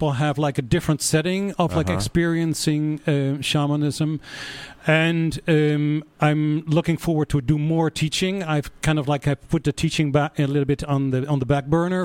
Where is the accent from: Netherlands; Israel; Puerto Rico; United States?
Netherlands; English is a second language; yeah, I'm a white person, I'm coming from Holland, you know, like, I'm not indigenous like in this lifetime